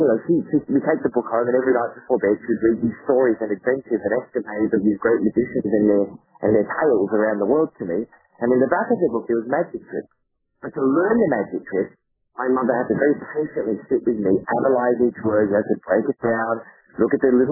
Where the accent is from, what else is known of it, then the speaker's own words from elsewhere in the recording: Australia; As an Australian, there was not any other Australian magician that had really made it